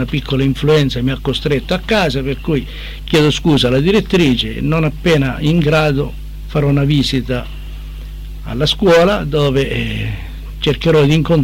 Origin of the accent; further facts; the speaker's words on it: Bagnara Calabra, Calabria, Italy; No, bagnaroto puro sangue e poi meridionalista vero e proprio. Io sono per il meridione, sono per la nostra terra.